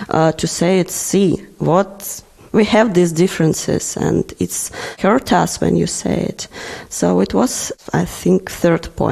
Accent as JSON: {"language": "English", "country": "Ukraine", "moved": "as an adult", "lives_now": "Berlin, Germany", "said": "And here in Berlin, in Germany, I'm from Ukraine, I relocated here in 2022"}